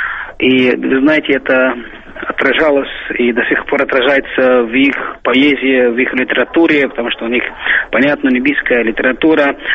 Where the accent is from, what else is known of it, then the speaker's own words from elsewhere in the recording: Aswan, Aswan Governorate, Egypt; Russian is a second language; Я асуанец из Асуана, неподалеку от Асуанской плотины.